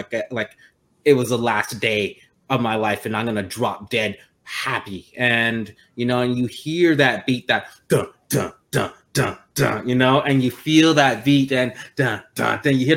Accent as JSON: {"language": "English", "town": "Montreal", "region": "Quebec", "country": "Canada", "tie": "born or raised there", "said": "So basically, I'm born and raised in Montreal, Quebec. That's my birth home province and city."}